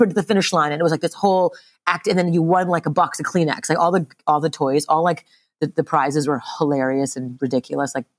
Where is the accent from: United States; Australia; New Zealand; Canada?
Canada; Montreal, Quebec; I grew up in Montreal, Canada, and my mother's Japanese, my father's from India.